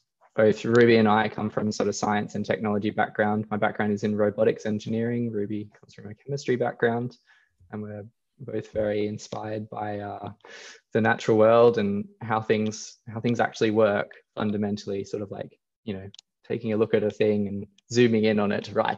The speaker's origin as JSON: {"language": "English", "country": "Australia", "tie": "born or raised there", "said": "growing up in Australia"}